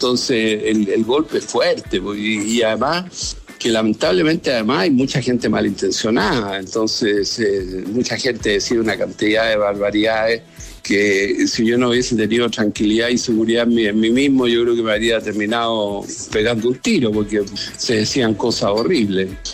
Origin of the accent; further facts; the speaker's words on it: Chile; la gente, como los chilenos, realmente somos como, no sé, entre escéptico y mal pensado